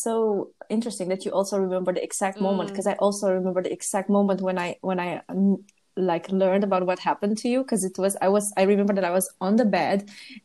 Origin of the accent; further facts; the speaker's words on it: Romania; English is a second language; moved away as an adult; also born or lived in Scotland; I was born in Romania and lived there for 19 years, and then I decided to go to university in Scotland.